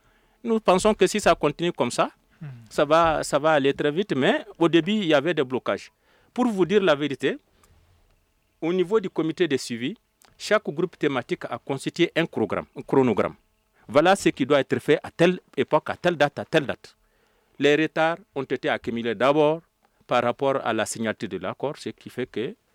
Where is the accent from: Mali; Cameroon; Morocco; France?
Mali; je suis un Malien